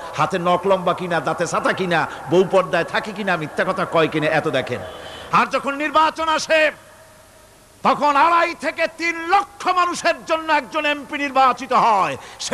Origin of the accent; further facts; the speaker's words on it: Barisal, Barisal Division, Bangladesh; born there; বরিশালে আমি যেখানে জন্মগ্রহণ করেছি, আমার এলাকায়